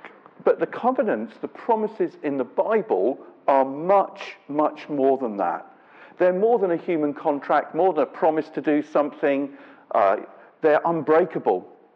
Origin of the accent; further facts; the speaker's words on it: Scotland, United Kingdom; I've had a few encounters in shops over this matter when I come from Scotland.